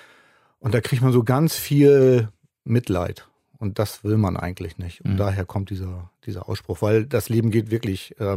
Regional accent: Hamburg, Germany; ich komme ja aus Hamburg

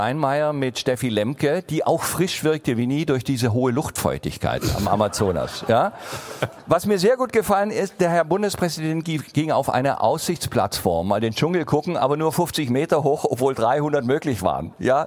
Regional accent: Nürtingen, Baden-Württemberg, Germany; Er kommt aus Bad Urach, 12 Kilometer von Nürtingen entfernt, wo ich aufgewachsen bin.

